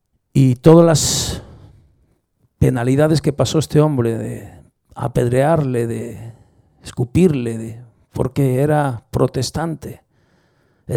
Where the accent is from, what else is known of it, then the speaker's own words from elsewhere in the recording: Santiago de Compostela, Galicia, Spain; Yo soy de Santiago de Compostela. Nací aquí y creo que me voy a morir aquí.